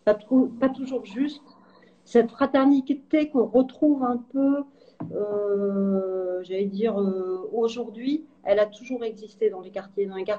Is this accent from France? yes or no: yes; Lille, Hauts-de-France, France; je suis lilloise.